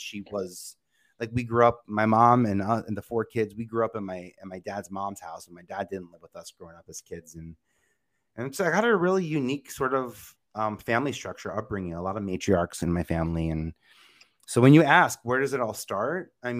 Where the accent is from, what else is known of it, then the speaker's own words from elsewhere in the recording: Staten Island, New York, United States; I knew there was another life outside of New York. Because, like, New York was my headquarters. I'm from Staten Island.